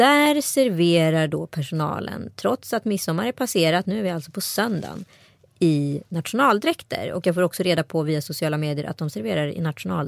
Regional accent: Strömstad, Västra Götaland County, Sweden; Alltså, jag har vuxit upp i Strömstad kommun

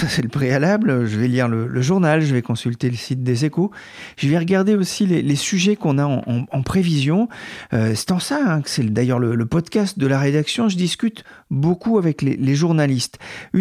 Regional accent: Brittany, France; Alors moi, je ne suis pas branchouillard parisien, je suis breton.

